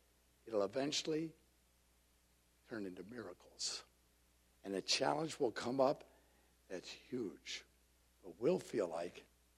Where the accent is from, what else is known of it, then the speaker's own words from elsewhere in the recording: North Carolina, United States; I said, hi … from North Carolina.